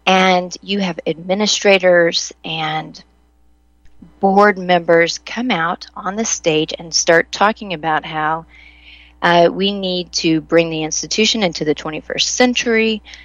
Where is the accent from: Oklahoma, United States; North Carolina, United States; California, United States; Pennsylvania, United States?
Oklahoma, United States; Tulsa; But yeah, so I'm from Tulsa, Oklahoma, and I was teaching at the University of Tulsa